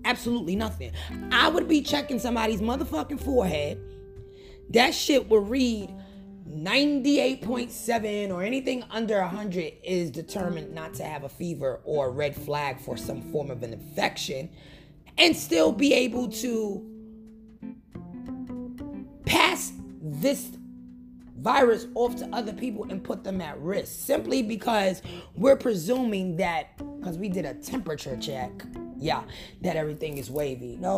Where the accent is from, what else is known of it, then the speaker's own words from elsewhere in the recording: New York, United States; I'm from New York, so I don't keep up with the radio stations from other states.